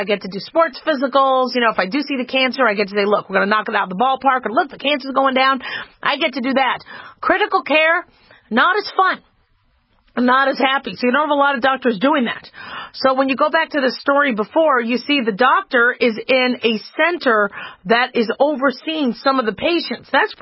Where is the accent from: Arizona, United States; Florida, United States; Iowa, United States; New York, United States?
Arizona, United States; I grew up in Arizona when the summers were hot anyway